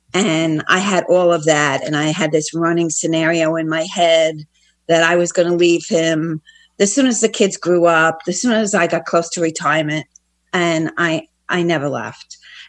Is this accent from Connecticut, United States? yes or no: no; Florida, United States; from Northeast Florida.